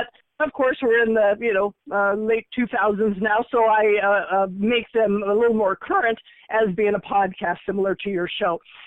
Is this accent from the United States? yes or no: yes; Iowa, United States; And I was born and raised in Iowa, too.